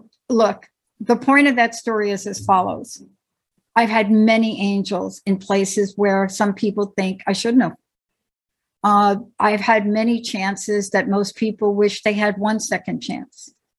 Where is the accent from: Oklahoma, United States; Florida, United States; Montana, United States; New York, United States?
New York, United States; But I'm 17 and I'm roaming around New York City. And I'm from New York.